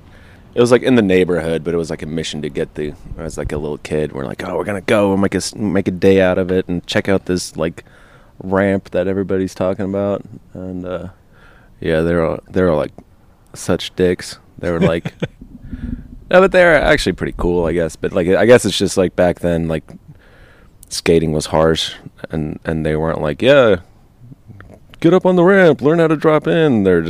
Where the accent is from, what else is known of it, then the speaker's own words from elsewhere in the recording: Newton, Kansas, United States; born there; I was born in Kansas, Newton, Kansas. It's kind of in the center.